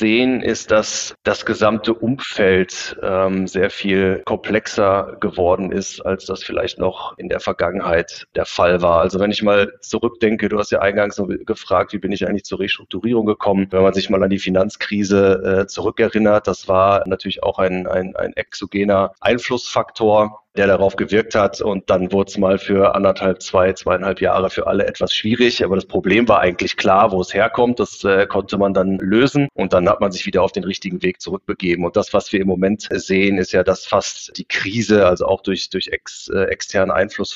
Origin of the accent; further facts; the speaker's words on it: North Rhine-Westphalia, Germany; Ich bin ein Sauerländer Junge sozusagen